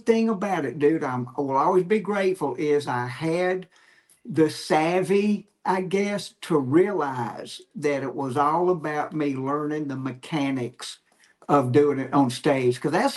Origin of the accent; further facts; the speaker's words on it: Jackson, Mississippi, United States; I grew up in Jackson, Mississippi, and everybody asked me, man, how'd you get started?